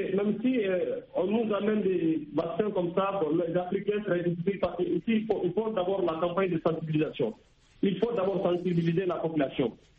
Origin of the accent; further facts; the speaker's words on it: Mali; très très bien, je suis au Mali actuellement.